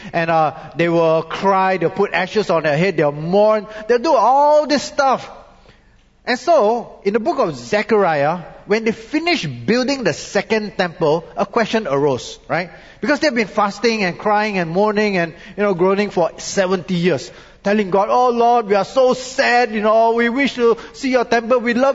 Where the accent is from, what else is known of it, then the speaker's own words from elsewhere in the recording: Malaysia; as a Malaysian, I never got to go to NS.